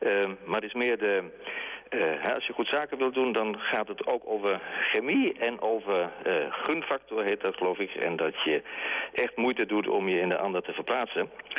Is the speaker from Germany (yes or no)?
yes; Germany; Dutch is a second language; ik ben een Duitse jongen en ik ben met een Nederlands meisje getrouwd.